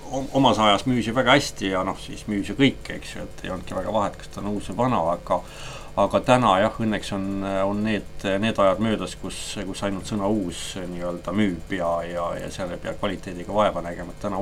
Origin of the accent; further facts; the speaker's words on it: Pärnu, Pärnu County, Estonia; siin minu kodulinna Pärnu äärest Soogavallast